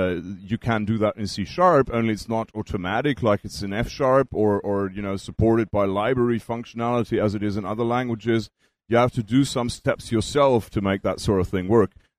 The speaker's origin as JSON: {"language": "English", "country": "Germany", "tie": "born or raised there", "second_language": "English", "moved": "yes", "said": "I was. Okay, well, I've actually lived there up until about 6 years ago, so it's not that long."}